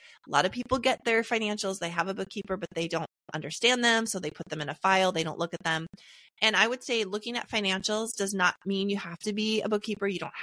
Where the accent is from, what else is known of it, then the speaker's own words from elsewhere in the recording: North Dakota, United States; Yeah, I'm from North Dakota originally, though